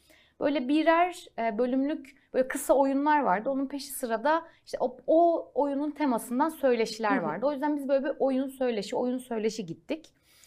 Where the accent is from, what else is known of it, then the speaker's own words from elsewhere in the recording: Ankara, Turkey; Ya şöyle, bir kere ya Ankaralıyım